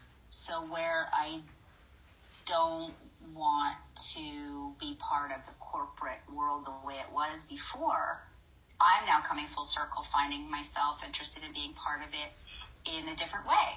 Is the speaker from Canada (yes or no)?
yes; Canada; I mean, I'm Canadian, but certainly the U.S. has a reputation for being litigious